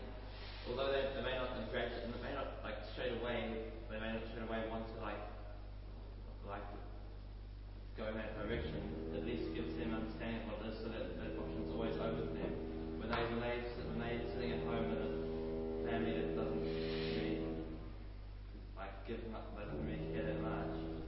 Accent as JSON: {"language": "English", "country": "New Zealand", "said": "New Zealand."}